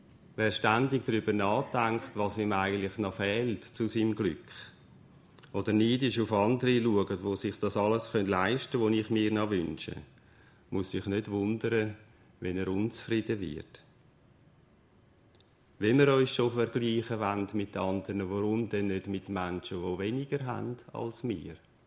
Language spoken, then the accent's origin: German; Switzerland; Als Schweizer sollten wir eigentlich Weltmeister sein in Sachen Dankbarkeit.